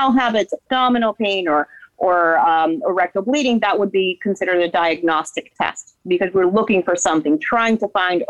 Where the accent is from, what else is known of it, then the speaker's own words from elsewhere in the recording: Dominican Republic; moved away as an adult; now in United States; So I'm from Dominican Republic originally. I did my residency in Boston. After 4 years of very cold weather, I decided to move to sunny Florida.